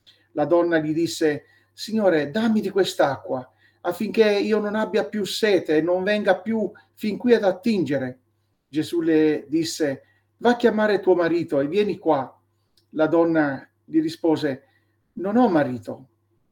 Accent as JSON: {"language": "Italian", "town": "Manfredonia", "region": "Apulia", "country": "Italy", "tie": "born or raised there", "said": "molti di voi sono di Manfredonia, ma magari si ricordano pure dove abitavamo noi"}